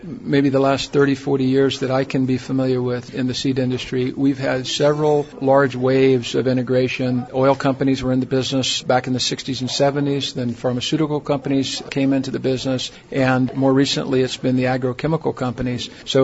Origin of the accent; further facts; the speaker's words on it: Frostproof, Florida, United States; now in Lyon, France; with HM Close. I live in Lyon, France, and I hail originally from Frostproof, Florida.